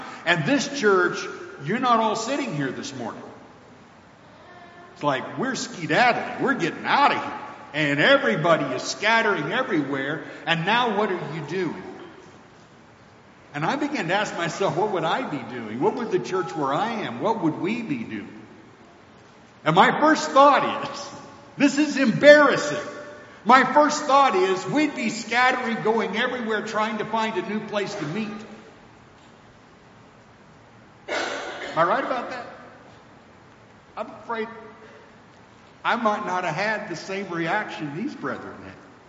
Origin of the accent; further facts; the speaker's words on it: the South, United States; And I'm a Southerner and working with in a Southern culture, though I grew up working in a California culture